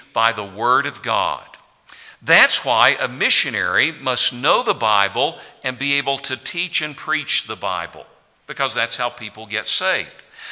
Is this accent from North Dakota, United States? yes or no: no; Tennessee, United States; I grew up in Tennessee. My dad worked for Eastman Kodak, but he wanted his boys to be on the farm, so I grew up milking cows by hand.